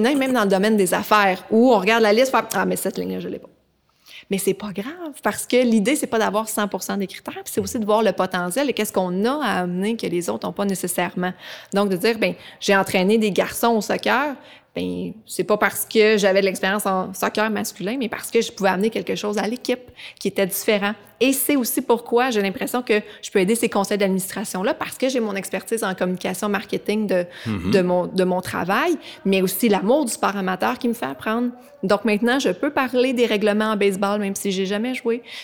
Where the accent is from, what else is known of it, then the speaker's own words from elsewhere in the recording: Quebec City, Quebec, Canada; je viens de Québec, très impliquée dans le sport depuis mon tout jeune âge.